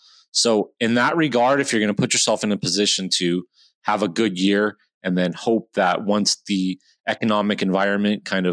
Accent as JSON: {"language": "English", "town": "Rancho Cucamonga", "region": "California", "country": "United States", "said": "and I am also from Rancho Cucamonga, California."}